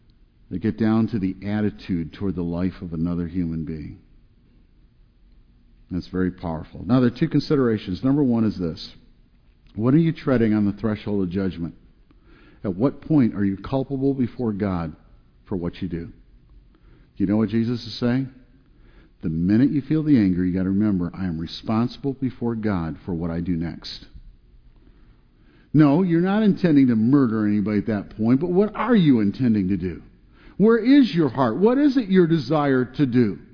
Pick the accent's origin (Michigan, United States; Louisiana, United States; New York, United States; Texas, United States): Michigan, United States; Detroit; I grew up in Detroit. You know, it's the motor city or the murder city, depending on how you want to look at it.